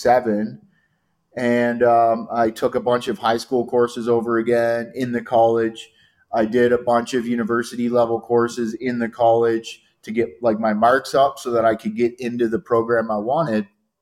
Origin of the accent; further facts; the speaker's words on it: Canada; I was always growing up in Canada, always like kind of environmentally oriented and really loved nature and the forests and things like that.